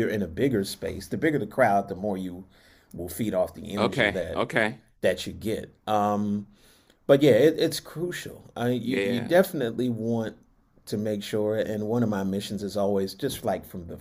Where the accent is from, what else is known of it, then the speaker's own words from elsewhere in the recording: Los Angeles, California, United States; And I remember growing up in Los Angeles, my great grandmother was a huge Dodgers fan.